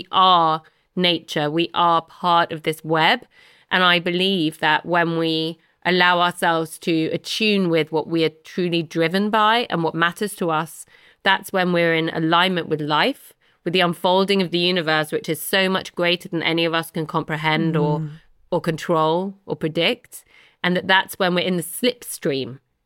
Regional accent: London, United Kingdom; I said, me too, but where in London? Muswell Hill. Me too. What street did you grow up on? And we grew up on the same street. She grew up on the bottom and I grew up on the top.

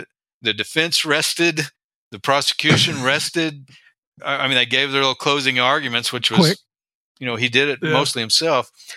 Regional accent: Texas, United States; I grew up in Texas.

